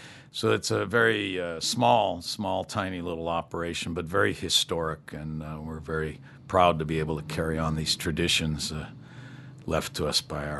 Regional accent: United States; now in Mexico; Well, I am from the United States. I was born in the United States, but I became a Mexican citizen many years ago.

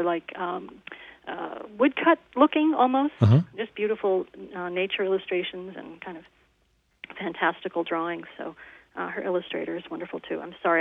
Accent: New York, United States; also born or lived in South Florida; You know that I grew up in New York, but I also lived in South Florida for 25 years before I came to California.

